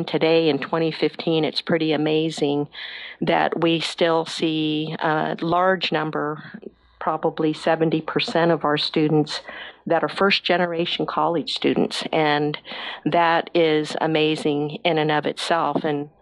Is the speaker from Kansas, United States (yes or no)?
yes; Topeka, Kansas, United States; but I grew up in Topeka, so that, you know, it's the capital of Kansas. It's obviously not a huge city